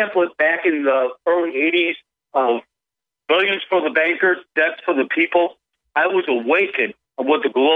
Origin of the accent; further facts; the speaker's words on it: Indiana, United States; I'm actually from Northwest Indiana, which is a stone's throw from Chicago, which is probably the worst corrupt part of the state.